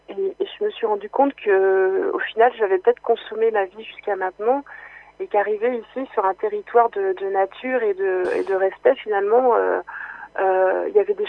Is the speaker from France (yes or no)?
yes; Saint-Brieuc, Brittany, France; now in Sarthe, France; C'est-à-dire que quand je suis arrivée de Saint-Brieuc pour venir en Sarthe, j'avais cette sensation que moi, citadine, je connaissais tout.